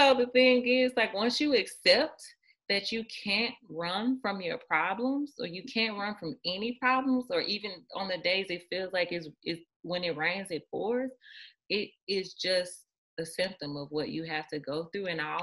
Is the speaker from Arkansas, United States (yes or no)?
no; Mississippi, United States; now in Los Angeles, United States; which is I'm originally from here, even though I grew up in Mississippi. My family's here and I always wanted to live here as an adult.